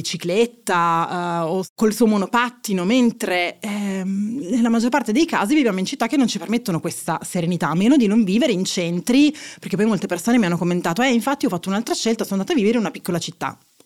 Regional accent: Turin, Piedmont, Italy; also born or lived in Oslo; now in Rome, Italy; Io sono di Torino, vivo a Roma

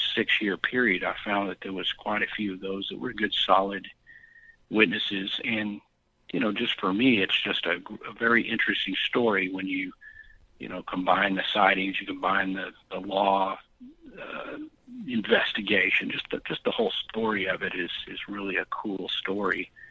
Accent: Texas, United States; because I'm from Texas, and prior to that, obviously the Loch Ness Monster is very far away.

